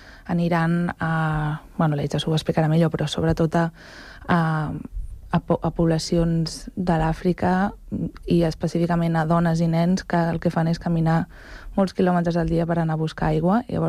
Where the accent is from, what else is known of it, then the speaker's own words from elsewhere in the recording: Sant Cugat del Vallès, Catalonia, Spain; Jo sóc de Sant Cugat